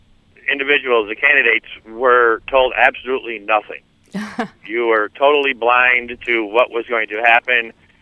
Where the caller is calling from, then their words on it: Palatine, Illinois, United States; Palatine.